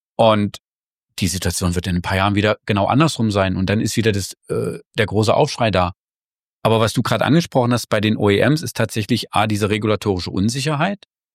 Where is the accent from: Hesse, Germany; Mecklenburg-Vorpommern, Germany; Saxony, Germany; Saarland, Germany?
Saxony, Germany; born there; Ich bin selbst im Erzgebirge geboren und der Name bringt es irgendwie schon mit.